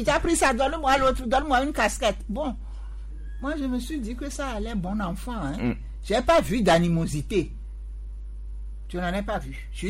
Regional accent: Togo; nous sommes tous des Togolais, là.

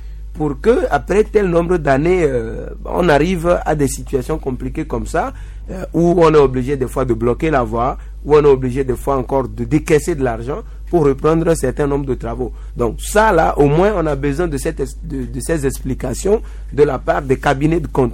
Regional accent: Kouvé, Maritime, Togo; Oui, pour rentrer chez moi à Couvé, après à Épé, c'est le calvaire pour aller chez moi à Couvé.

